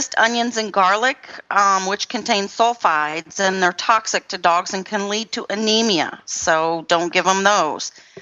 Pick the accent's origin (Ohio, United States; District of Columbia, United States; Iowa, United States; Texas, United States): Texas, United States; Fort Worth; I am your host from Fort Worth, Texas.